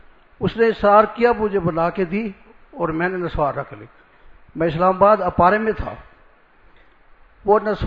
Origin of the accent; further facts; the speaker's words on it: Muzaffargarh, Punjab, Pakistan; میں مظفر گڑھ سے آیا ہوں.